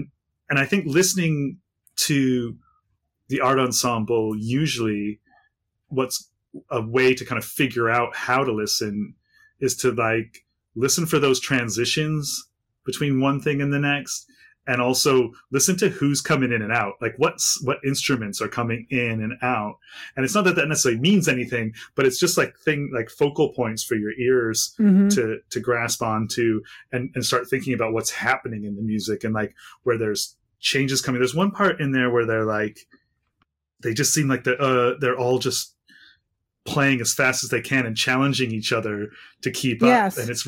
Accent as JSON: {"language": "English", "town": "Elmhurst", "region": "Illinois", "country": "United States", "tie": "born there", "said": "I mean, I was born in Elmhurst, Illinois, where there's a big old train yard, and the trains used to crawl."}